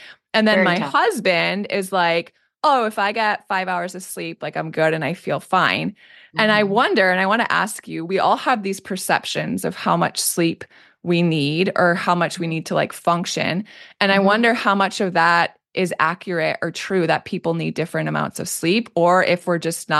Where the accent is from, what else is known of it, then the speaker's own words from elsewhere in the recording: Maine, United States; now in Miami, United States; when I moved here, I grew up in Maine. I moved to Miami, total culture shock in a lot of ways.